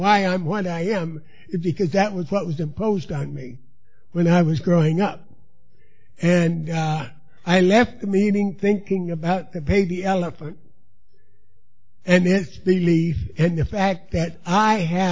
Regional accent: Kansas, United States; also born or lived in Los Angeles, United States; When I was born in Los Angeles, California. Now, I don't remember anything about California in my childhood. The first home I remember is in a little farm community about 45 miles southwest of Wichita, Kansas

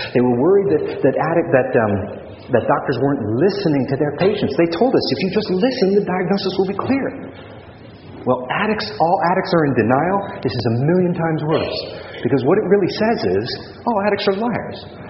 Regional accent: California, United States; But I got to tell you, I grew up in the Bay Area, and I remember this.

